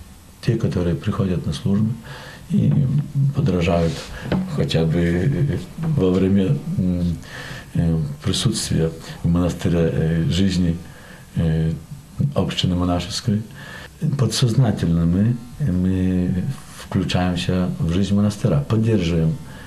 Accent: Belarus; Я так в таком регионе родился. Из-за того, что я белорус, ну, поближе сердцу белорусский, сродные с этим украинские, русские

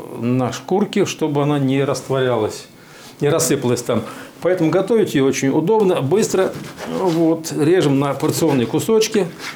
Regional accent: Moscow, Russia; Мне уже скоро будет 70, я родился, говорю, в Измайлово, мама в столовой работала

